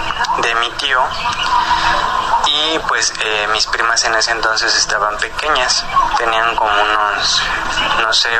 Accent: Xalapa, Veracruz, Mexico; yo ya no vivo allá, yo soy de Xalapa, Veracruz, y todo eso ocurrió allá. Ya no vivo allá

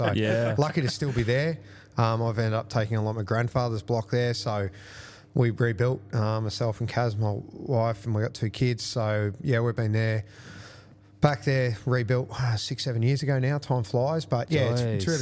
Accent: Warrandyte, Victoria, Australia; And I guess growing up in Warrandyte, you know, from long before I had my learners, I was riding on the road.

